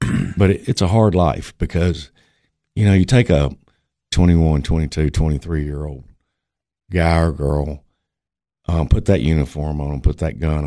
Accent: Sparta, Tennessee, United States; also born or lived in South Carolina / Crossville; We were there for a few years, and then – what I would call my formative years, I grew up in Sparta.

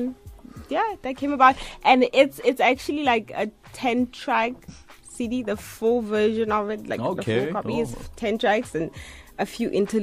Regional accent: North West, South Africa; I'm from Northwest in Mututlung.

